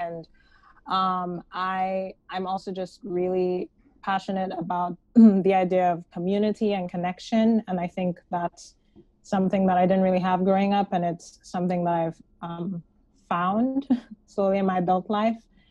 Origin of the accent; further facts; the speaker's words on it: St. Lucia; I'm from St. Lucia, if nobody knows where that is. It's a place that exists.